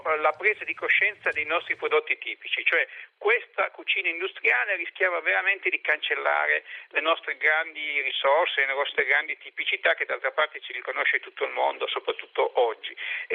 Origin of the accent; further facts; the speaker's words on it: Turin, Piedmont, Italy; noi siamo torinesi